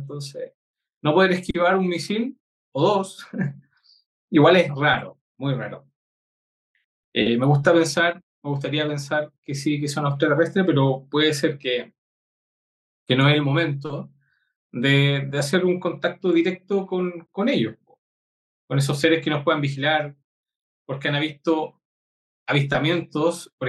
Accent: Chile; aquí en Chile, en el sur de Chile, en mi país

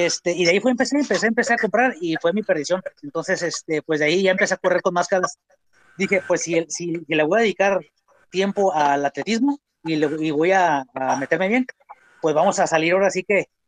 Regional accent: Guadalajara, Jalisco, Mexico; now in Tijuana, Mexico; Yo migro para Tijuana, pues emigro para Tijuana, y aquí, pues obviamente vengo de Guadalajara, del fútbol.

